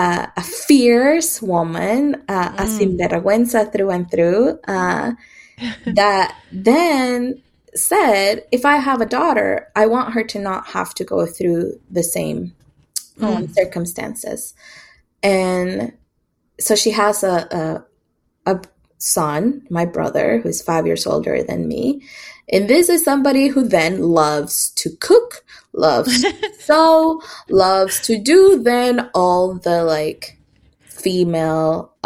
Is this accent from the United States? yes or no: no; Antigua, Sacatepéquez, Guatemala; Oh, and I haven't said that I'm originally from Guatemala, from Antigua.